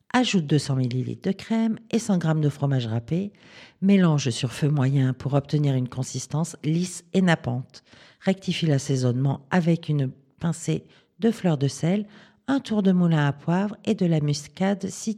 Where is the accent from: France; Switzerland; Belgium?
France; Auvergne-Rhône-Alpes; il ne fait pas assez froid chez nous, dans la Drôme.